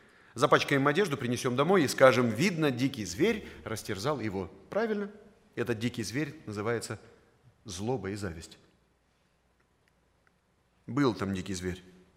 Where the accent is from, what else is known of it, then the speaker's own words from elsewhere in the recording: Chișinău, Moldova; Я вырос в Кишиневе и родился в этом городе. И рос среди евреев.